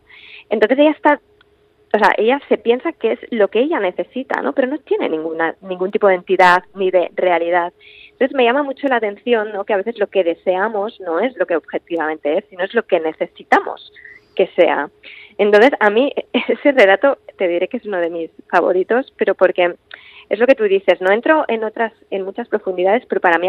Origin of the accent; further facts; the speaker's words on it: Barcelona, Catalonia, Spain; yo soy de Barcelona, aquí, o sea, el clima marca muchísimo